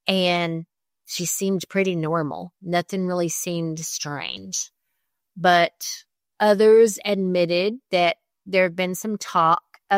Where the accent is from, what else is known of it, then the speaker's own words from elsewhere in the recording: Texas, United States; I'm from Texas, so every word in Texas has three or four syllables.